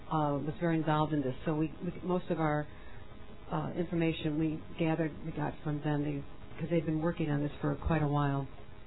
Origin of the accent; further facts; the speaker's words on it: Chicago, Illinois, United States; now in Wisconsin, United States; I came from Chicago, which was obviously a very big, large area. And when I moved to Wisconsin and was very isolated